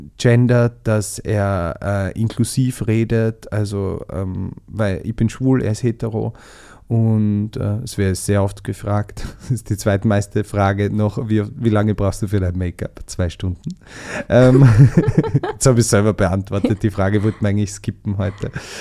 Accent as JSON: {"language": "German", "region": "Burgenland", "country": "Austria", "said": "ich komme ja aus dem Südburgenland"}